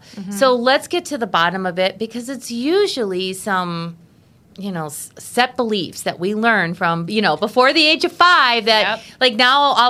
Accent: Wisconsin, United States; Well, my life story in a nutshell, born and raised in Wisconsin.

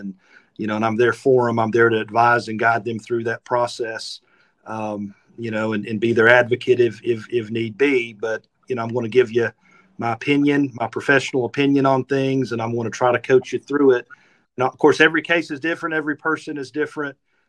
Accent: Red Bank, Tennessee, United States; So, Scott, I'm from Red Bank. I grew up in Red Bank. I went to Red Bank High School.

